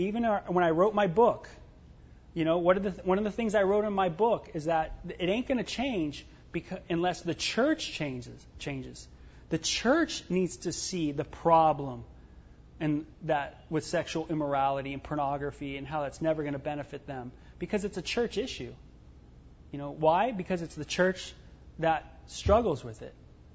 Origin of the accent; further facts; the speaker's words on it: California, United States; You know, it sounded like my culture growing up in California.